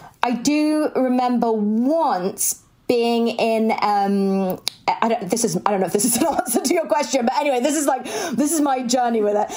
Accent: Sevenoaks, South East England, United Kingdom; I'm from like quite a posh area. I mean, like, you know where I grew up in Sevenoaks in Kent, and it's like a pretty white, posh, I think quite repressed area now. But like, my dad is Jewish and my mum grew up Catholic

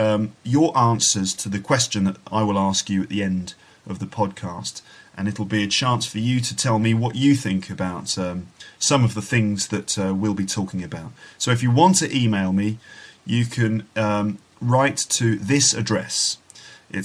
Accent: England, United Kingdom; of course, because I'm English.

